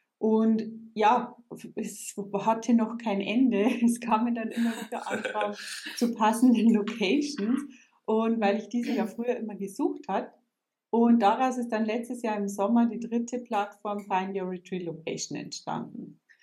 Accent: Bavaria, Germany; Ich komme aus Bayern.

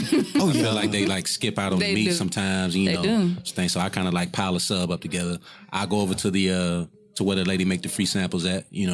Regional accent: Oakland, California, United States; born there; I was born in Oakland, California.

